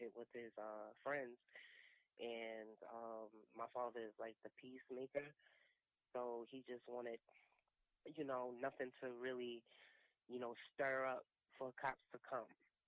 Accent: Brooklyn, New York, United States; I never lived on Staten Island. I'm from Brooklyn.

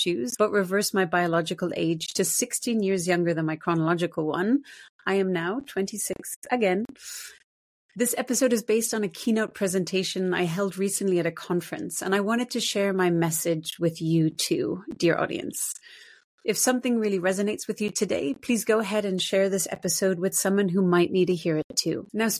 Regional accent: New York City, New York, United States; born there; also born or lived in London / Florida / Shanghai / Buenos Aires; I was born in New York City to an Irish mother and German father, and since went on to live in 9 countries and places across Europe and the US, Shanghai, and Buenos Aires.

